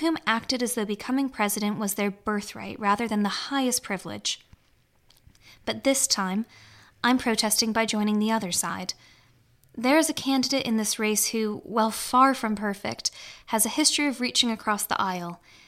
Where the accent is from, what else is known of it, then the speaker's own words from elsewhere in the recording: United States; moved away as an adult; now in London, United Kingdom; I've never felt further away from my home country than I did this summer. Sitting in my London flat during lockdown, watching on TV, as the divisions that had been stoked in American society for years reach breaking point.